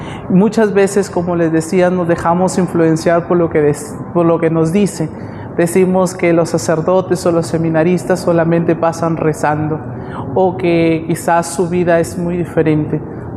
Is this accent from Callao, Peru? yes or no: no; Tambogrande, Piura, Peru; Yo soy de Tambo Grande, de un caserío que pertenece a la provincia de Piura.